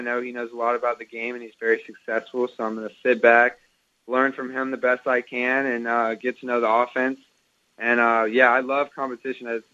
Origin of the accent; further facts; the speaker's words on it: Denver, Colorado, United States; I'm originally from Denver, so the weather won't be a problem